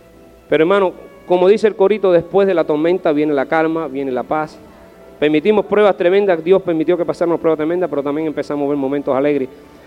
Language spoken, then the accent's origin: Spanish; Cuba; moved away as an adult; para que yo saqué de Cuba, para que salí de Cuba